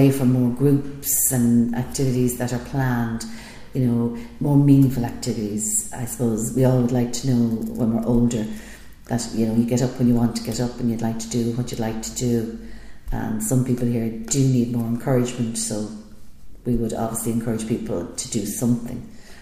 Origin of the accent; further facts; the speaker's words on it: Pima, Arizona, United States; Yes, I grew up here in Pima, and my father's the ambulance driver. There was six children in our family